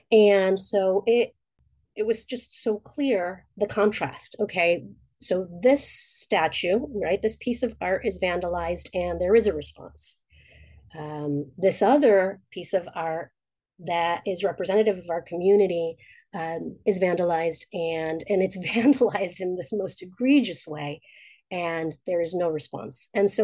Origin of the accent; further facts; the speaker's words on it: New York, United States; it felt like I wasn't welcome in my home state of New York.